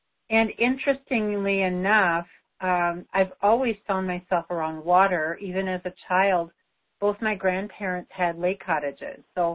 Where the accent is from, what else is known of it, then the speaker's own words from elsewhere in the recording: Wisconsin, United States; I'm from Wisconsin. I have traveled quite a bit, but I always found myself back to Wisconsin